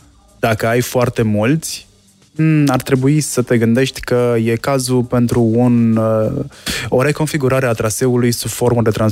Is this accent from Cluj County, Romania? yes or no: yes; Cluj-Napoca, Cluj County, Romania; toți suntem din Cluj aici, într-un fel sau altul.